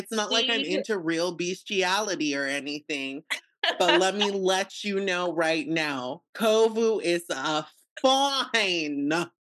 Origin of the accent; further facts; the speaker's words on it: Idaho, United States; I mean, we grew up in Idaho. Of course it did, boo.